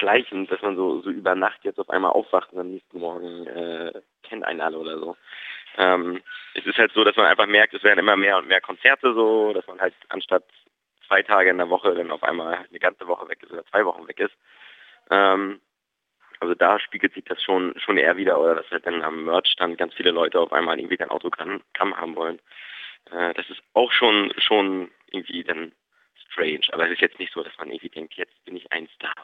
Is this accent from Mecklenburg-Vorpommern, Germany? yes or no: yes; Graal-Müritz, Mecklenburg-Vorpommern, Germany; wenn oben in Gramüritz, wo ich herkomme, mein Rentnerdasein zu verbringen. Also halt auch direkt an der Ostsee.